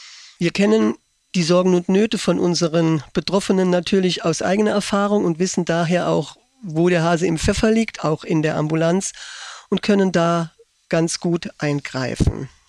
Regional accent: Saarland, Germany; bei uns im Saarland

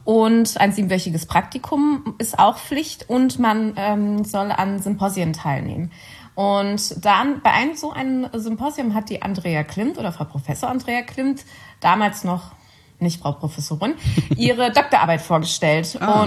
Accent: Cologne, North Rhine-Westphalia, Germany; Ich bin Kölnerin.

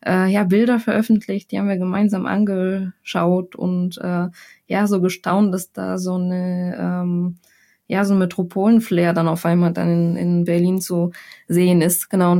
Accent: Sofia, Sofia City, Bulgaria; Ich bin nämlich in Sofia geboren und aufgewachsen, das ist die Hauptstadt Bulgariens.

